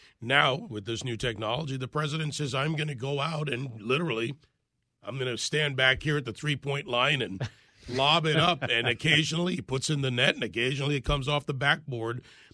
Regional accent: Jamaica; born there; I was born in Jamaica. My family's from both the United States through our revolution and Jamaica.

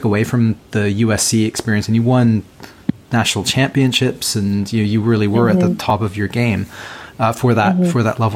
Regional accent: Canada; now in London, United Kingdom; I'm based in London and I grew up in Canada.

